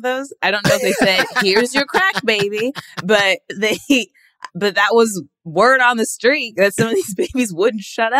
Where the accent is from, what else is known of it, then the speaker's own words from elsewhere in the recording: Indianapolis, Indiana, United States; Well, I grew up in the Midwest, mm-hmm. in Indianapolis, and there was a lot of teen pregnancy there.